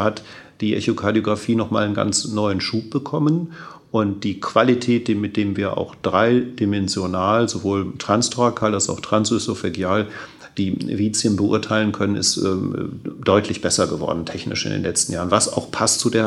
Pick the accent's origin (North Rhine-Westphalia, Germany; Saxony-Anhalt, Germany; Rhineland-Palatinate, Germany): North Rhine-Westphalia, Germany; Essen; Und ich bin aber auch in Essen geboren, hier zur Schule gegangen und habe hier auch studiert.